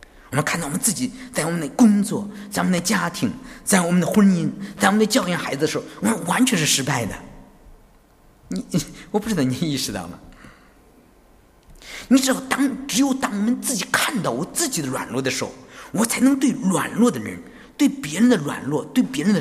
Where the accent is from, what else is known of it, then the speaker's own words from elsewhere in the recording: China; 我们中国人的谦虚啊，都是虚假的客套，是吧？